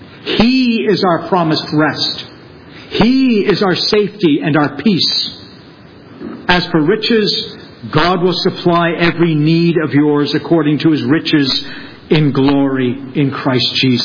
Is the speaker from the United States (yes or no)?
no; Toronto, Ontario, Canada; I was 28 when I got my first car. I was from Toronto. We had bus and subway.